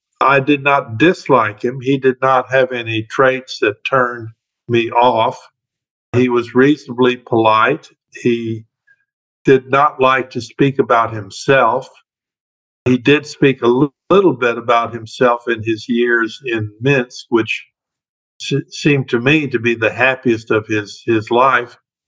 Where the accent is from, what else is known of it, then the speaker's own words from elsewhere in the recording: Fort Worth, Texas, United States; Fort Worth happens to be my hometown, and it happens to be where I was at that time. I come from a Russian family, which was connected with the so-called Russian community of Dallas and Fort Worth.